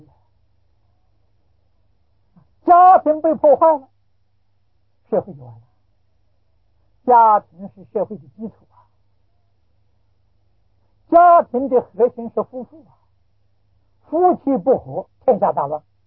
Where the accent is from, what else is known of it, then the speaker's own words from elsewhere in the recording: China; 我们中国人从来没有想到，中国人重视文治，不重视武力。